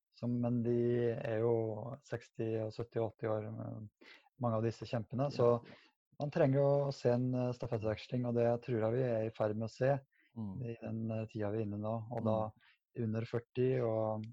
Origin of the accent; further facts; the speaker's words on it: Berkåk, Trøndelag, Norway; moved away; also born or lived in Oslo; så jeg trønder fra Berkåk I Sør-Trøndelag. Men nå har jeg vært 20 år I Oslo snart, så familie her, tre barn som I barnehage og skole.